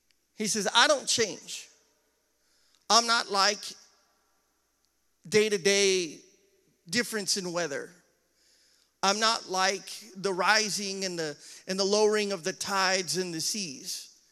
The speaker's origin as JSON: {"language": "English", "town": "Boise", "region": "Idaho", "country": "United States", "tie": "born or raised there", "said": "I grew up in Boise, Idaho. And in Idaho, we have four seasons."}